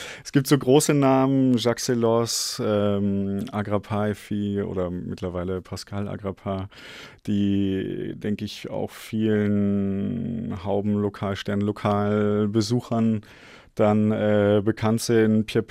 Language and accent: German; Germany; now in Vienna, Austria; Bin dann nach Wien gekommen, aus Deutschland.